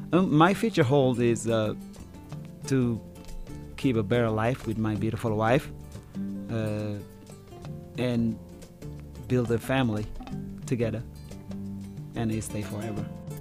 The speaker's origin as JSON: {"language": "English", "country": "Senegal", "lives_now": "Garden City, United States", "said": "I am originally from Senegal, West Africa. I currently live in Garden City, Kansas."}